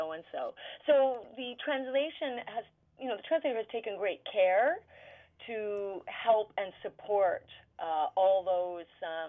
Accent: England, United Kingdom; we're all English

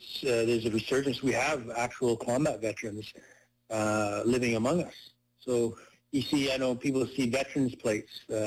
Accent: Canada; I was a Canadian, well, I am a Canadian, who went over to the British Armed Forces

